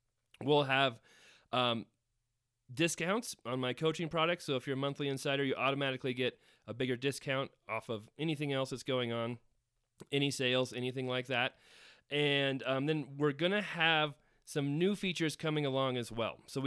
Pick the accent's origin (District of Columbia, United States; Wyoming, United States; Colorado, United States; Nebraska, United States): Colorado, United States; Greeley; I grew up in Greeley, Colorado. My dad was a real estate agent since the time I was born, so I grew up with real estate.